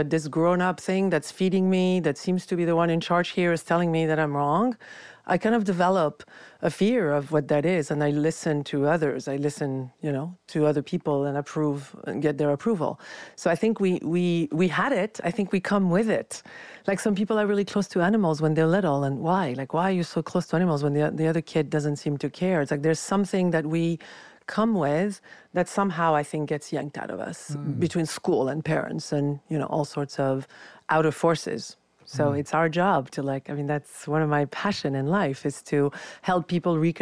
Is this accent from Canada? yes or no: no; France; I was raised in France, very critical culture